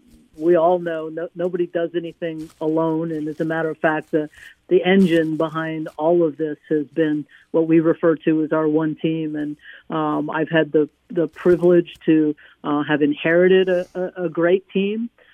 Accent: Maryland, United States; I mean, me growing up in Maryland, I knew that about Penn State.

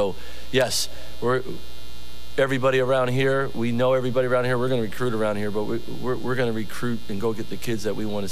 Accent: Pennsylvania, United States; I'm 2 hours away. I grew up in Schuylkill County.

